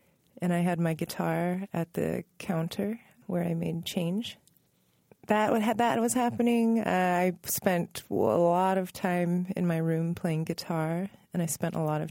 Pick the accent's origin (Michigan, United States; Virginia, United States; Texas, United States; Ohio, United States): Virginia, United States; I was growing up in Northern Virginia, and the push at that time, the interest was in assimilation.